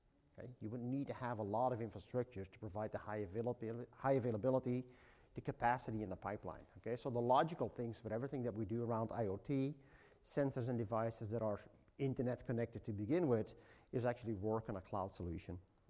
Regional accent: Belgium; English is a second language; moved away as an adult; now in Seattle, United States; I'm from Belgium originally. I have been living in Seattle for about 8 years.

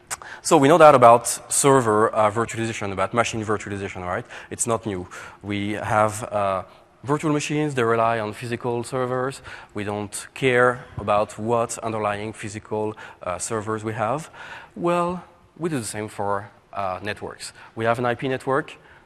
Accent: Paris, Île-de-France, France; English is a second language; I come from Paris, France, the real one.

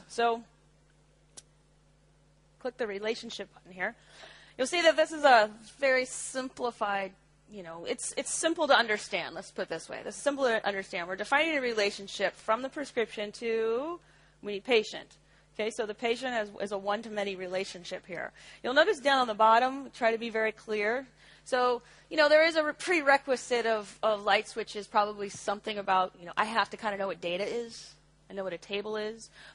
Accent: San Francisco, California, United States; I'm from San Francisco, but usually we only have males and females in the world.

